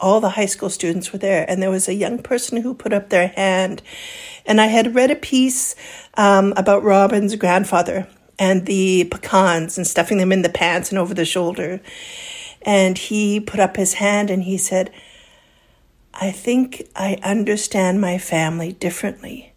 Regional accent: Kamloops, British Columbia, Canada; when I go back to Kamloops, to Sequatmik, where I grew up in Kamloops area.

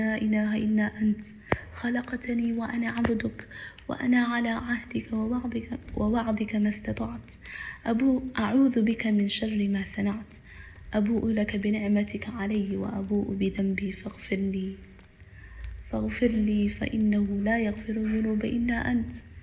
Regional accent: Minnesota, United States; I'm a sister from the States, specifically Minnesota.

